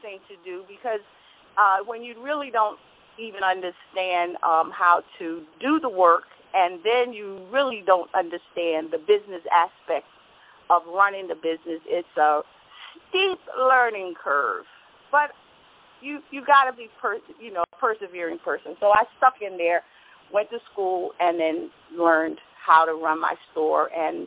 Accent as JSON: {"language": "English", "town": "Brooklyn", "region": "New York", "country": "United States", "tie": "born or raised there", "also_born_or_lived": "North Carolina", "moved": "as an adult", "lives_now": "New Jersey, United States", "said": "Well, I'm actually from... born North Carolina, grew up in Brooklyn, and moved to New Jersey almost a little over 30 years ago."}